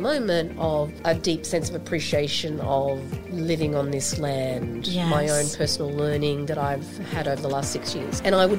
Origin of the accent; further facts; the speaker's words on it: Townsville, Queensland, Australia; now in Sydney, Australia; I was born on Gadigal country, but I grew up in Woolgaroogabar and Bindal country, aka, like you just said, Townsville, in far north Queensland, and I now live and work on Gadigal land again, aka part of Sydney.